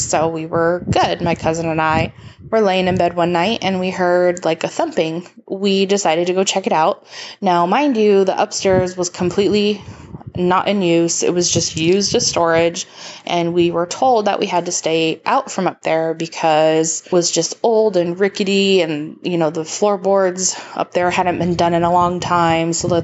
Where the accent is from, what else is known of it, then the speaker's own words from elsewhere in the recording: New York, United States; now in Phoenix, United States; in sunny Phoenix, Arizona, calling in. I'm originally from New York, and we lived in quite a few houses growing up